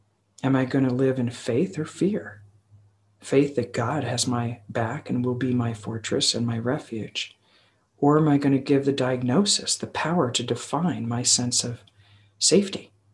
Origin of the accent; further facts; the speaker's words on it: New York, United States; because I grew up in Long Island